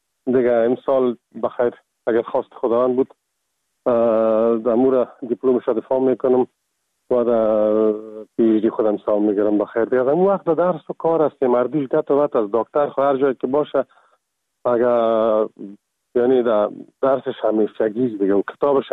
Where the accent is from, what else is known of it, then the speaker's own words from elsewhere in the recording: Kabul, Afghanistan; also born or lived in Ghazni; now in Czech Republic; از کابل هستم و از سال 1985 در چکسلواکیا